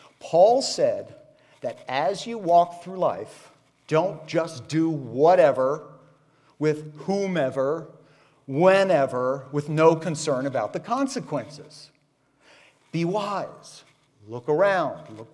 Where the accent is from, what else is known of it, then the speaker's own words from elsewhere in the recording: Miami, Florida, United States; I'm from Miami.